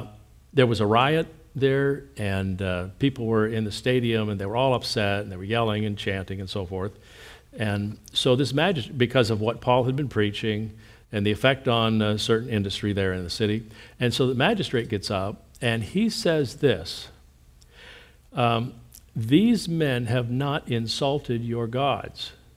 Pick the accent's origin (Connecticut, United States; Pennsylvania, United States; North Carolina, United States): Pennsylvania, United States; Originally, I'm from Pennsylvania.